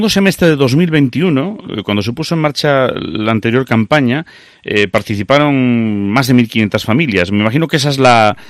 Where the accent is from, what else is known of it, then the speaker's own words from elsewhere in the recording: Galicia, Spain; Digo cuentiñas, pues somos gallegos, ¿no?